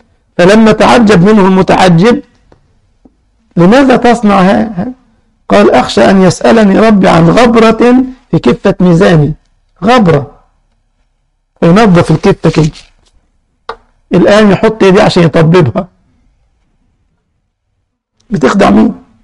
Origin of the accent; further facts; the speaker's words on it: Egypt; يعني عندنا في مصر يقول لك أكل العيش يحب الخفية